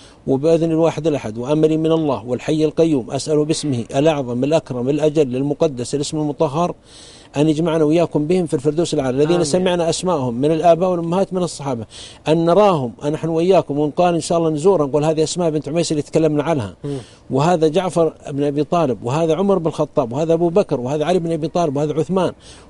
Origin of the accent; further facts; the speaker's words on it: Saudi Arabia; عندنا في السعودية